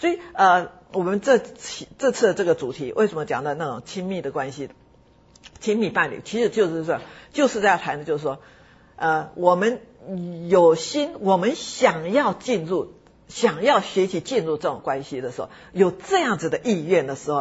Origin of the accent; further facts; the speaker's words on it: Taiwan; accent: Taiwanese; 我们台湾话这句话讲得非常好，